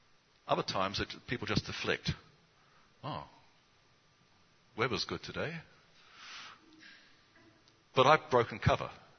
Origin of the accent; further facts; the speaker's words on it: New Zealand; People ask me often why I came to Benevolence, especially when they know I came from New Zealand.